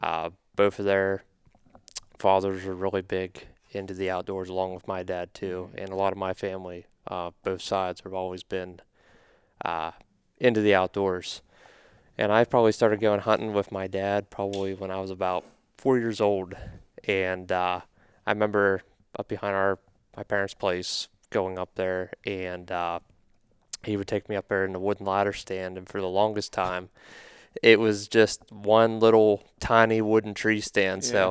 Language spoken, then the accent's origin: English; Hollandtown, Wisconsin, United States; I am from born and raised in Hollandtown, not too far here from Marcus. And like I said, I've been there all my life.